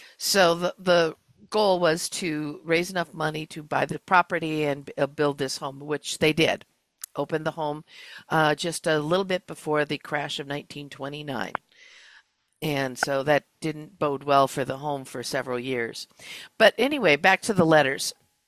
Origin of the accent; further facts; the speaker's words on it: North Dakota, United States; also born or lived in Minnesota, United States; I grew up in the blind community. I was raised in North Dakota and Minnesota.